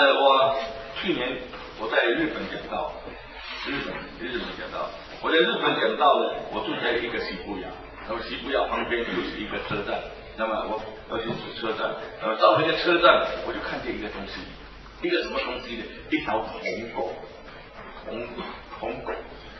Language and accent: Chinese; Singapore; 我是新加坡人。我是新加坡，就是南洋人。